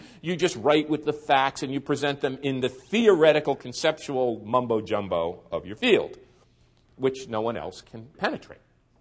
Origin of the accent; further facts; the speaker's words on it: North Arlington, New Jersey, United States; also born or lived in Newark; I'm Italian-American. My grandparents came to the United States. I was born in Newark, and my parents migrated to North Arlington, smack dab in the heart of Sopranos country.